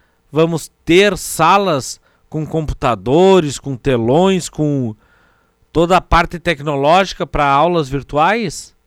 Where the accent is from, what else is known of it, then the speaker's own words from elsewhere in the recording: Bom Jesus, Brazil; Lá na minha terra, em Bom Jesus, que deu um pulo, ou se confirmou essa noite, 22 casos já, para uma cidade de 11, 12 mil habitantes.